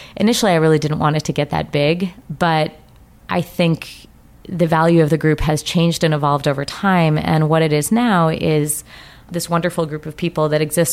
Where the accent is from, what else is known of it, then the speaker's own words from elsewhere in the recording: Colorado, United States; I've been a big skier since I was 3 years old. I grew up in Colorado.